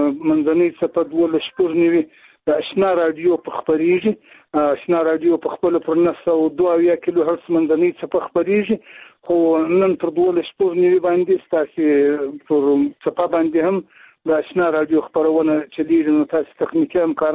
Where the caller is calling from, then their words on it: Zabul, Afghanistan; د زابل ولایت شاجیل ولسوالۍ سره په اړیکه کیم